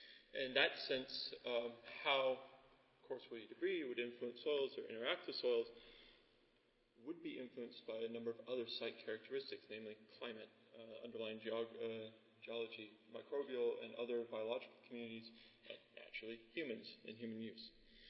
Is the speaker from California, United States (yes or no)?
yes; California, United States; now in Freiburg, Germany; I work at the University of Freiburg in southwest Germany. You may not notice a German accent in my speech. That's because I'm born and raised in California